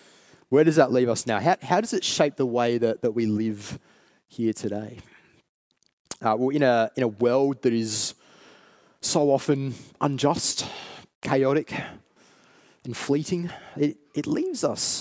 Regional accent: Australia; I was born in Australia. I've lived my whole life here. I love this country

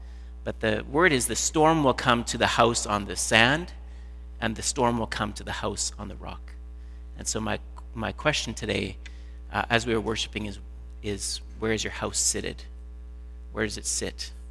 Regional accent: Canada; well, actually, I'm from Canada, I'm visiting

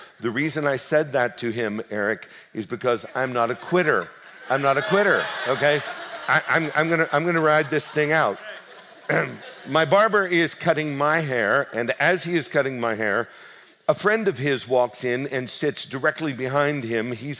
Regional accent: Du Bois, Pennsylvania, United States; The story takes place in 1955 in the little town that I grew up in Du Bois, Pennsylvania, Western Pennsylvania

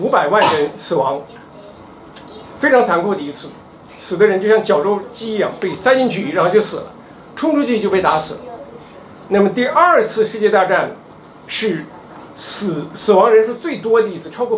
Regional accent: Inner Mongolia, China; also born or lived in Chicago, United States / Ottawa, Canada; now in Fukuoka, Japan; 因为我成长在中国的内蒙古，移民美国芝加哥，在加拿大渥太华牧会，然后来到日本

